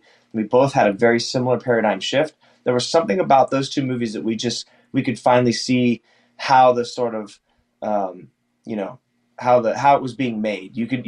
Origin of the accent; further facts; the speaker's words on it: California, United States; now in Los Angeles, United States; We're from the Central Valley, California. Lots of dairy farms and ranches up there. But yeah, we grew up there and moved to LA to start making some movies.